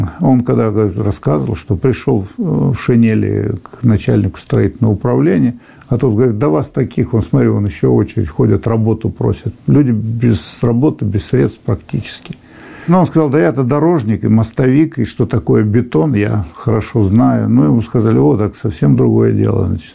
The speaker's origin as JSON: {"language": "Russian", "town": "Adler", "region": "Krasnodar Krai", "country": "Russia", "tie": "born there", "said": "Родился я в Адлере."}